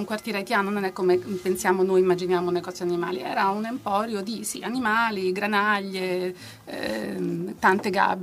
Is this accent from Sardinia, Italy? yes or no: no; Rome, Lazio, Italy; noi siamo romani